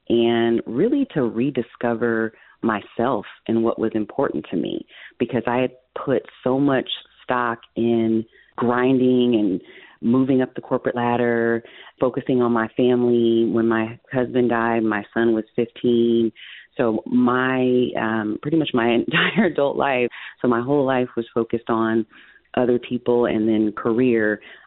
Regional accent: East Palo Alto, California, United States; how I grew up in East Palo Alto, a little town in Northern California that was very segregated at the time.

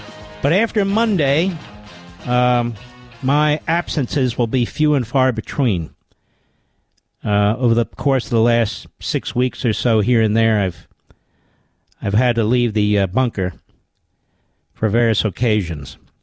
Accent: Pennsylvania, United States; But here he is in Pennsylvania, my home state.

